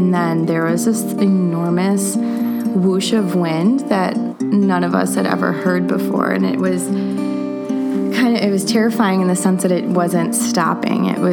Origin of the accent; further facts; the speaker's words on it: Buffalo, New York, United States; We had the windows open because we're from Buffalo